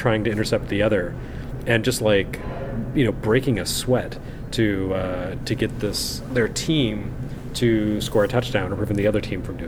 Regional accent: Texas, United States; You know what happened is I grew up in Texas, and football is everything there.

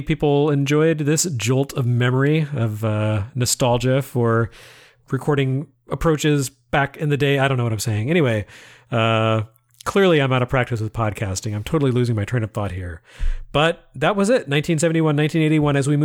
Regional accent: Lubbock, Texas, United States; because I grew up in Lubbock, Texas, where TI had one of its manufacturing plants, those things were everywhere when I was growing up.

